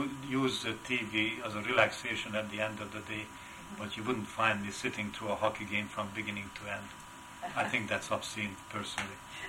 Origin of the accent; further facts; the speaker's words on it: Hungary; accent: Hungarian; English is a second language; moved away; I have lived here now 43 years now, but my roots are unmistakably Hungarian, as is my heavy accent after so many years.